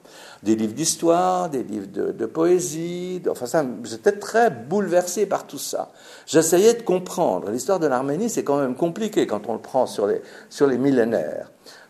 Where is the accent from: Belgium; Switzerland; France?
Switzerland; Geneva; born there; moi je suis né à Genève, je suis suisse, mon fils est né ici